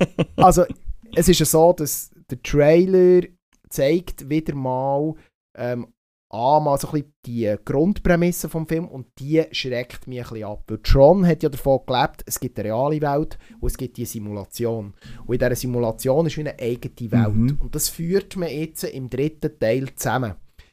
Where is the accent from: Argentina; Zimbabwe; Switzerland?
Switzerland; Ein genauer Release jetzt bei uns in der Schweiz ist noch nicht bekannt